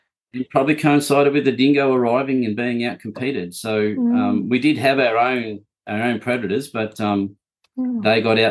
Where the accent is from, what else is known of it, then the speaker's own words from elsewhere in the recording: Victoria, Australia; I grew up near Ballarat